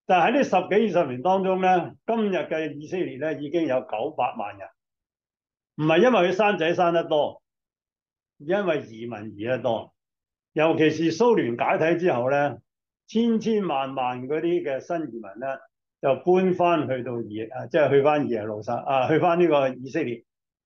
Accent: Guangdong, China; 我哋廣東人翻鄉耕田啦

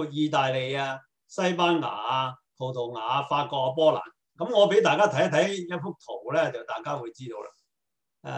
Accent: Hong Kong; 我喺香港長大咧

